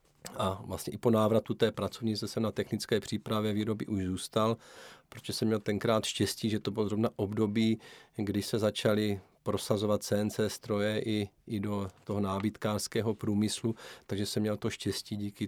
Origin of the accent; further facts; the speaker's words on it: Kroměříž, Zlín Region, Czechia; protože pocházím z Kroměříže a v dojezdové vzdálenosti byly tři větší firmy